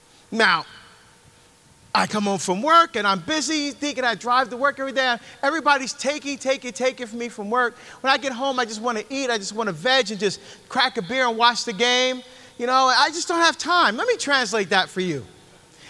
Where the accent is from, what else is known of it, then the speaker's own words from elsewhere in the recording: New Jersey, United States; I'm from Jersey, right? Meat and potatoes Catholic, man. Meat and potatoes Catholic.